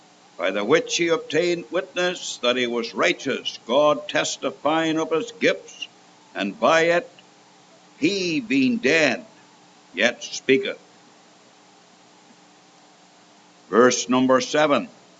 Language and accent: English; Canada; and I'm a Canadian. You know by my accent.